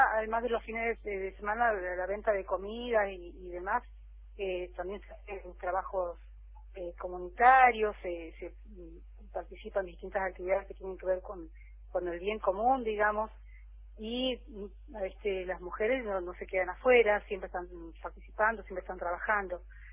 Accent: Puerto Sánchez, Entre Ríos, Argentina; quiénes somos los costeros de Puerto Sánchez.

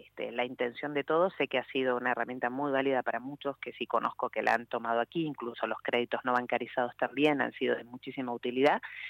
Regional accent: Ushuaia, Tierra del Fuego, Argentina; Cuando yo era muy chica, nací en Ushuaia, mi papá venía con el cajón de mandarinas

